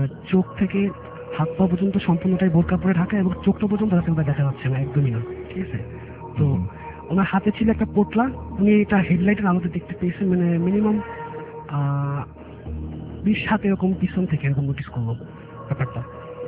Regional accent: Khulna, Khulna Division, Bangladesh; born or raised there; now in Dhaka, Bangladesh

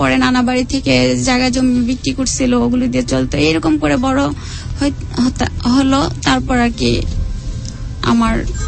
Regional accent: Dhaka, Dhaka Division, Bangladesh; আমি ঢাকা থেকে আটি থেকে আসছি, এটা হচ্ছে আপনার মোহাম্মদপুর পরে আটি বাজার থেকে।

